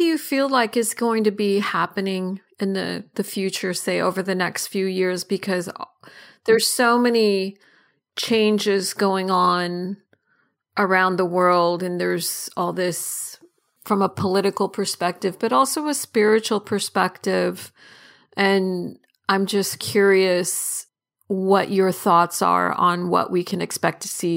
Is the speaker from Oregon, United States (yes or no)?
yes; Portland, Oregon, United States; now in Southern California, United States; I returned to my home where I spent most of my life in Southern California, even though I'm from Portland, and how coming home to the original place I was when I had my son